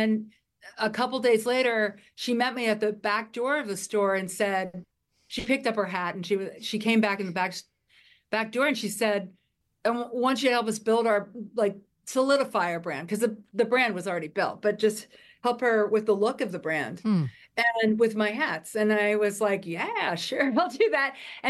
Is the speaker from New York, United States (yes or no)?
yes; New York, United States; Yeah, I'm from New York. I'm here on 34th Street. I've been here for 25 years